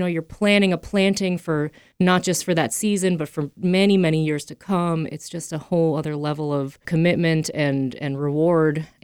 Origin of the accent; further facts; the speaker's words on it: Andover, Massachusetts, United States; I am a first generation fruit farmer. I grew up in Andover, Mass. My family are not farmers.